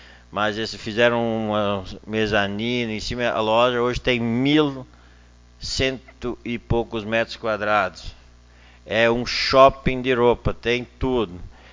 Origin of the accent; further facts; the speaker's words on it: Arroio do Meio, Rio Grande do Sul, Brazil; nós somos de Arroio do Meio.